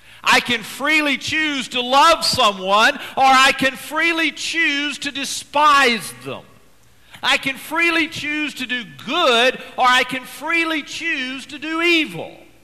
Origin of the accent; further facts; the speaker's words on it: Georgia, United States; where we populated entire states like my home state, Georgia, with indentured servants